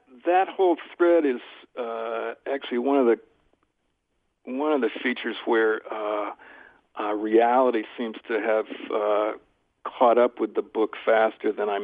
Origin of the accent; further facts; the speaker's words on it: Indianapolis, Indiana, United States; I grew up in Kurt Vonnegut's house in Indianapolis.